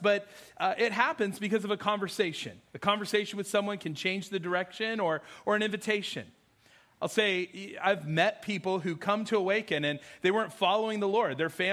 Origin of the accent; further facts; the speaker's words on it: the West, United States; I'm a little nervous because all week I've been saying Louisville, so I'm from the West, so that's how we say it.